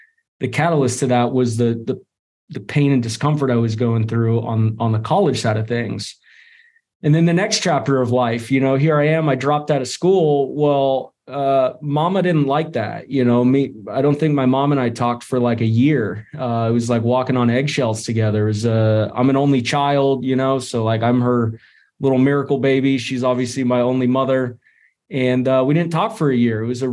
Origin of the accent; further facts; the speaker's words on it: California, United States; moved away; Like, I moved out to freaking Illinois from California. Like, what am I doing in the Midwest from beautiful California?